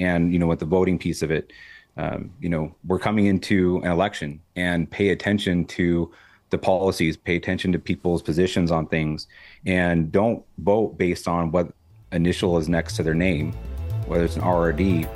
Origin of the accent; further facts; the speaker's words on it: California, United States; I grew up all over Southern California.